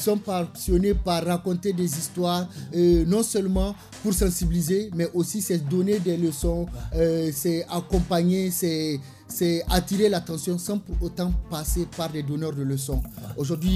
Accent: Niger; On est nigérien.

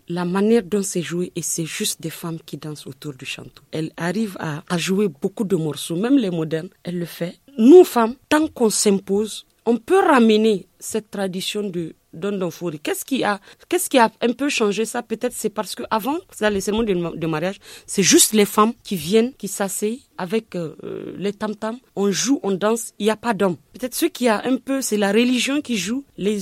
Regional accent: Niger; Je suis nigérienne, je veux exprimer la culture nigérienne

